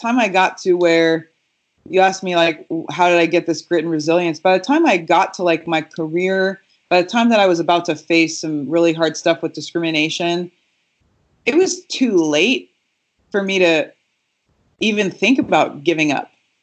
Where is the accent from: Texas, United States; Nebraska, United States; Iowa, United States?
Nebraska, United States; Omaha; I grew up in Omaha, Nebraska, right? Like I grew up in West Omaha, not very diverse, by the way.